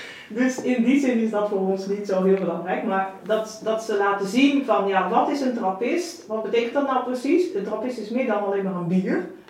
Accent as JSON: {"language": "Dutch", "country": "Netherlands", "said": "Ik ben afkomstig uit Nederland, maar dat hoor je direct."}